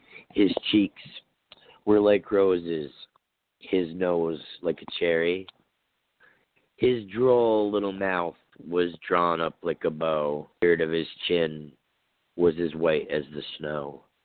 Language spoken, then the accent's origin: English; Vermont, United States; Well, growing up in Vermont, we usually had the white Christmases.